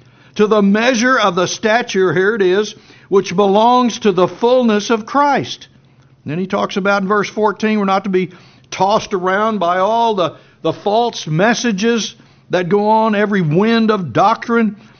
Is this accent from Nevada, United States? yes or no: no; Plainview, Texas, United States; or my great use of the English language, which doesn't exist, growing up in Plainview, Texas.